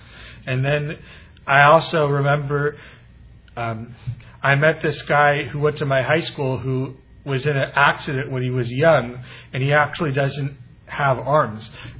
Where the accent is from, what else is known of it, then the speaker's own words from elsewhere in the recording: Los Angeles, California, United States; I'm originally from West LA, and my support network is mostly on the west side still.